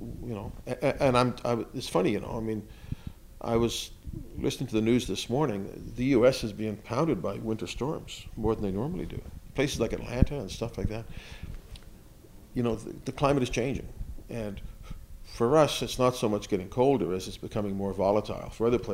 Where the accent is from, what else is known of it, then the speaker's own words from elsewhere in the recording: Belfast, Northern Ireland, United Kingdom; now in Canada; the mayor of Belfast, my hometown in Northern Ireland.